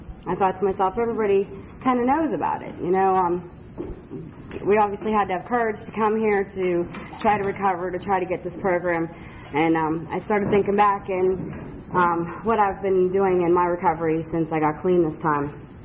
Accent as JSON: {"language": "English", "town": "Minneapolis", "region": "Minnesota", "country": "United States", "tie": "born or raised there", "said": "I grew up north in Minnesota, Minneapolis, and like it seemed like everybody up there was German and blonde."}